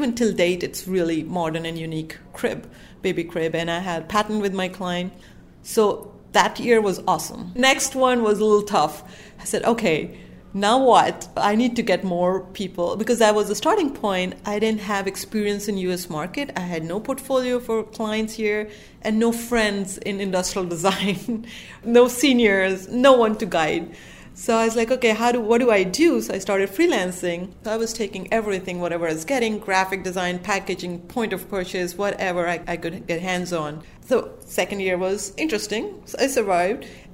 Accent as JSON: {"language": "English", "country": "India", "said": "I'm from India. I don't have experience here."}